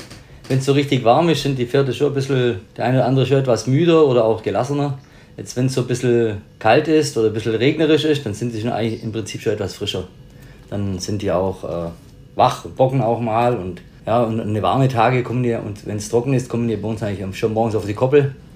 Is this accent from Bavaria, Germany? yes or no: no; Leutkirch, Baden-Württemberg, Germany; Ich bin bei uns in Leutkirch aufgewachsen